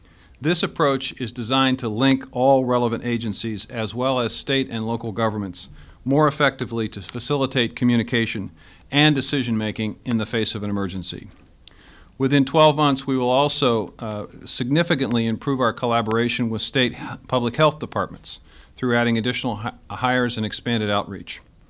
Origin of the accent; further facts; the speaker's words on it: Iowa, United States; the barbecue pits that were being used in my home state of Iowa.